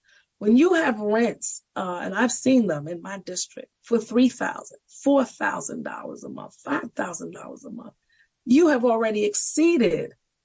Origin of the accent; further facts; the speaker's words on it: New York City, New York, United States; And our families, you know, growing up in the Harlem that I grew up in and how we raised our children